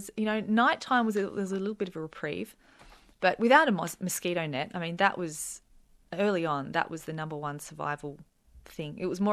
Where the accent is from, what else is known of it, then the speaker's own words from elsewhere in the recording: Newcastle, United Kingdom; a couple were friends from my hometown, Newcastle